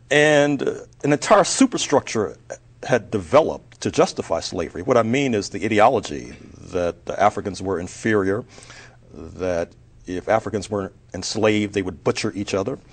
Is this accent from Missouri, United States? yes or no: yes; St. Louis, Missouri, United States; Well, you may recall that just a few moments ago in talking about growing up in St. Louis, I made a reference to something I called the Black Scare.